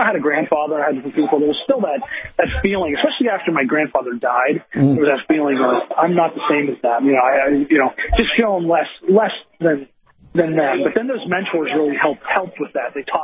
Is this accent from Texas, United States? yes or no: no; Pennsylvania, United States; Well, I grew up in Pennsylvania.